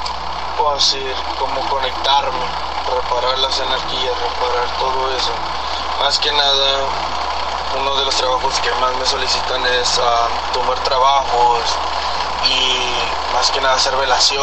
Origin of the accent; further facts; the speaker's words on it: Tamaulipas, Mexico; now in United States; yo radico acá en Estados Unidos. Okay, pero originalmente yo crecí en Tamaulipas, ahí en una ciudad muy pequeña.